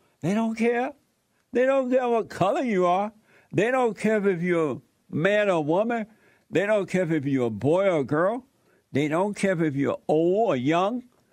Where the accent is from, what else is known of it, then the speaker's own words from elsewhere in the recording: Alabama, United States; I'm from Alabama, as you know. I grew up down on a plantation there.